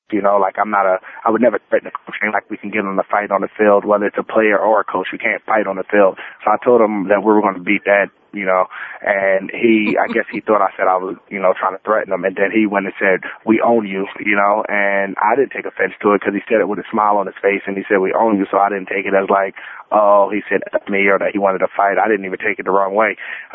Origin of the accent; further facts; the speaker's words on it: Philadelphia, Pennsylvania, United States; I grew up in Philadelphia, and I'm in North Philadelphia, which is definitely not the safest to be raised